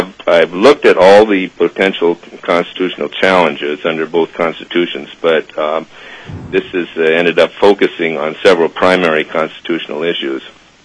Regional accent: Petersburg, Alaska, United States; I grew up in Petersburg. I commercially fished out of there as a crewman for many years.

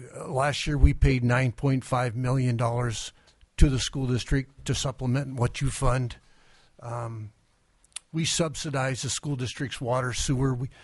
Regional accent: Kotzebue, Alaska, United States; I'm from Kotzebue.

